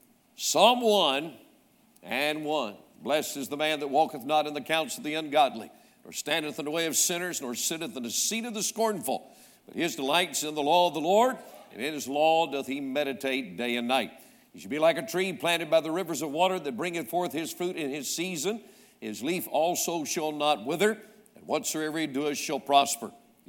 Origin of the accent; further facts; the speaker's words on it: North Carolina, United States; born there; I was born in North Carolina.